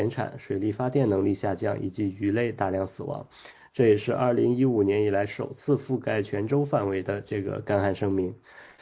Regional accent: Seattle, Washington, United States; 那我们西雅图人呢要一个经常挂在嘴边的就是说冬天这个很湿冷很潮湿

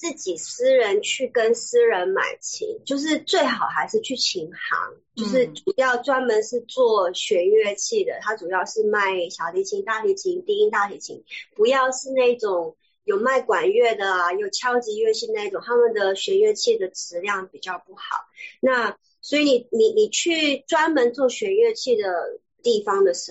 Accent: Taiwan; now in United States; 然后我在台湾长大的状况不太一样，因为我长大的时候，那时候租琴没有那么方便

